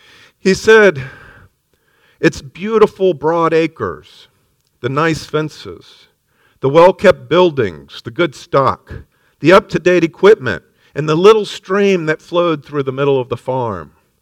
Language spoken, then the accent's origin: English; Miami, Florida, United States; Now, I grew up in Miami and Biscayne Bay.